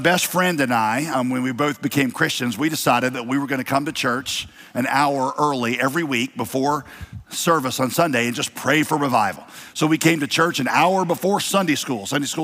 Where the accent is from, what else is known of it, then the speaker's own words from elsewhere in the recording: Winston-Salem, North Carolina, United States; I grew up in Winston-Salem. That was my home city. The time I was two, went to college, Winston-Salem.